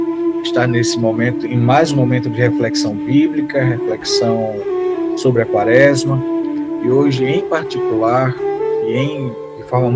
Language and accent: Portuguese; Pernambuco, Brazil; now in Goiás, Brazil; eu estou e exerço a função de pároco na paróquia anglicana São Felipe. Eu sou nordestino, pernambucano, me tornando goiano cada vez mais. Sou um homem de média estatura, com cabelo encaracolado. Sou negro indígena, de pele parda, de pele clara.